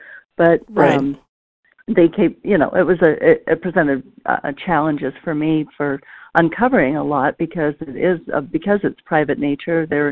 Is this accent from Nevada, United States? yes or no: yes; Boulder City, Nevada, United States; I grew up in Boulder City, Nevada, which was the company town for the signature project of Bechtel in the 1930s, Hoover Dam.